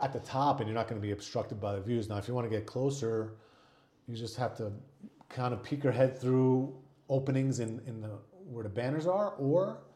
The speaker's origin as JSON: {"language": "English", "country": "Argentina", "tie": "born there", "second_language": "English", "said": "Since I was born in Argentina, I was in the Air Force. I served in the military in Argentina and I was known as a Yankee."}